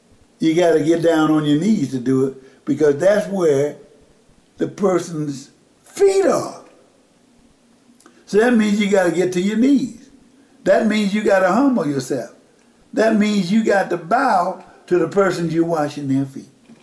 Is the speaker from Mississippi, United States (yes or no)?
yes; Mississippi, United States; when I grew up in Mississippi, during the month of about November, we would have what we call killing or butchering the pork.